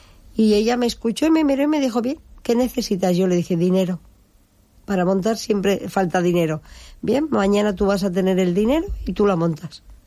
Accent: Altea, Valencian Community, Spain; es mi pueblo, que es Altea.

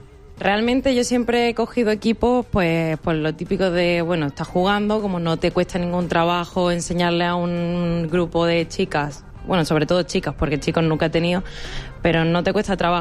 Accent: Málaga, Andalusia, Spain; moved away as an adult; cuando salí básicamente de Málaga, yo salí con 19 años y pues me llegó la oferta y fui un poco a la aventura y me fui a Cantabria de un día para otro

